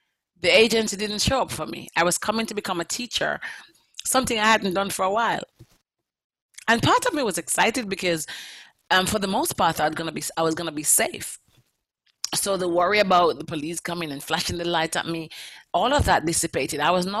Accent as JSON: {"language": "English", "country": "Jamaica", "lives_now": "London, United Kingdom", "said": "I want to talk to you about fleeing my home country, Jamaica, and the vicissitude of London."}